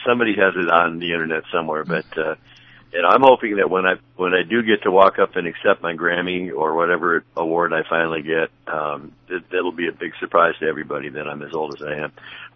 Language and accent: English; Long Lake, Minnesota, United States; I grew up in Minnesota. I grew up in Long Lake, Minnesota.